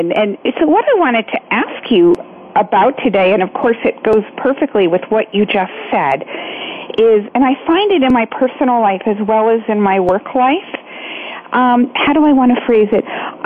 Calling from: Holliston, Massachusetts, United States; I am in a little town called Holliston, Massachusetts, about 20 miles south of Boston.

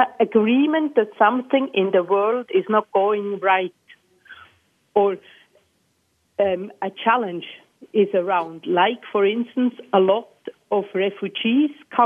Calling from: Thun, Bern, Switzerland; Hello, I'm calling from Thun in Switzerland.

